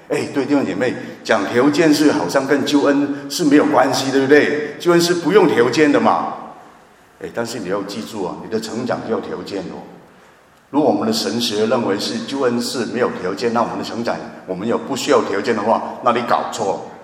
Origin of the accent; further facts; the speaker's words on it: Guangdong, China; accent: Cantonese-accented Mandarin; 我广东人很怕讲这个字，很怕讲错